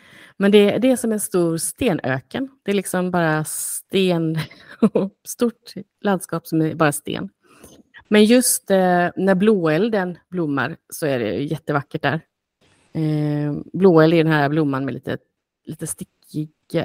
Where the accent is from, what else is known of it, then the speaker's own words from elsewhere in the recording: Oskarshamn, Kalmar County, Sweden; från min hemstad Oskarshamn där jag växte upp